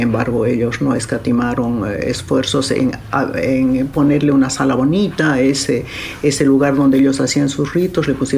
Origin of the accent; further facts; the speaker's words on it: Tarija, Bolivia; Yo nací en Tarija, una ciudad pequeña. Entonces comencé allá en un conservatorio gratuito